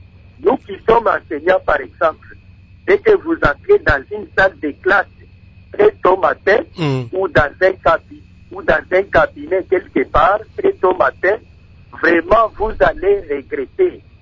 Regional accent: Manono, Tanganyika, DR Congo; also born or lived in Haut-Katanga; dans le Nord Katanga, précisément chez moi à Manono, il fait terriblement très très chaud.

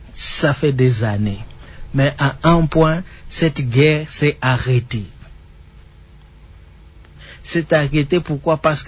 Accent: DR Congo; Nous sommes Congolais. Nous avons besoin de la paix. Moi, j'ai vécu la guerre.

